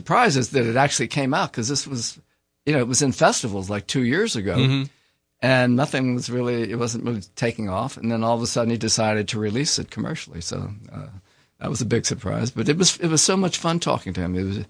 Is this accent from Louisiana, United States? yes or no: yes; Louisiana, United States; I grew up in Louisiana. My father was a bull riding kid in the Depression.